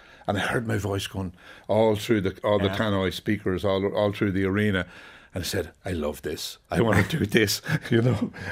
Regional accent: Ulster, Ireland; I grew up in Donegal.

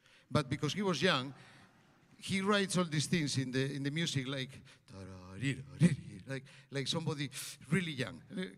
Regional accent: Santander, Cantabria, Spain; But you know, in Santander, my hometown, there was no violin teacher.

